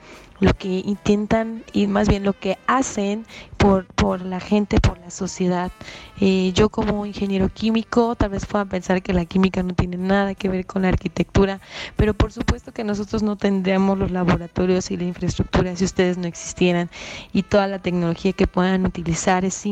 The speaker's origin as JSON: {"language": "Spanish", "town": "Xalapa", "region": "Veracruz", "country": "Mexico", "lives_now": "Mexico City, Mexico", "said": "Los escucho desde Ciudad de México, aunque también a veces ando en Jalapa. Yo soy originaria de Jalapa, Veracruz, y a veces los escucho desde Jalapa, Veracruz o Ciudad de México."}